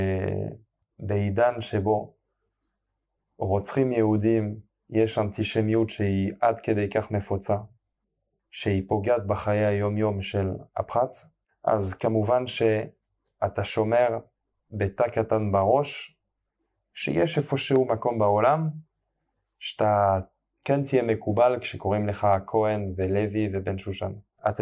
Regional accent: Paris, Île-de-France, France; moved away as an adult; now in Israel; אני נולדתי וגדלתי בפריז. עליתי לבדי לארץ בגיל 18.

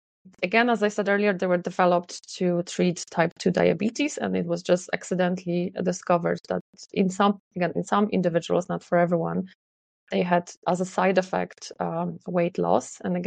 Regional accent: Poland; moved away as an adult; now in Ireland; So I live in Ireland for 20 years, although I'm originally from Poland

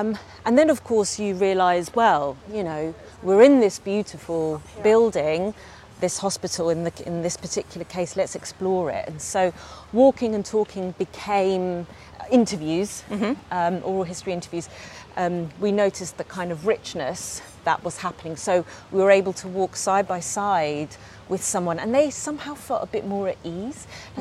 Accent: London, United Kingdom; where I grew up in South London, didn't feel safe to me when I was a kid.

